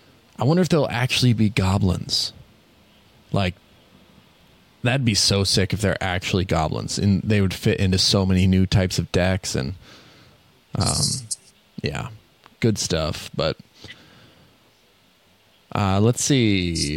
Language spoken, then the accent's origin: English; Wisconsin, United States; I went back to my hometown and spent a lot of time there, played some Magic, had a great time, got to like sort of get back to the roots a little bit and wander through the Driftless area of Wisconsin.